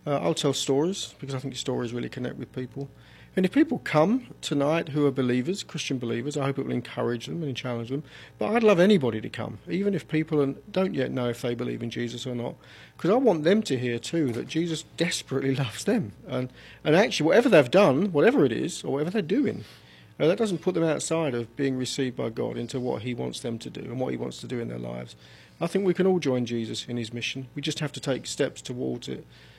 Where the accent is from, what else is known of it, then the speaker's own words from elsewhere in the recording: United Kingdom; Although I'm from Britain and we now do it all over the world, it actually began here in Virginia.